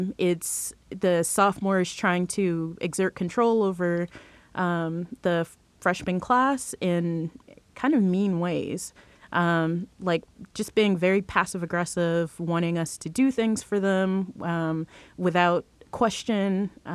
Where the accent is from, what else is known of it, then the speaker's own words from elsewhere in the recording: the South, United States; I grew up in the South, I mean, it's Ku Klux Klan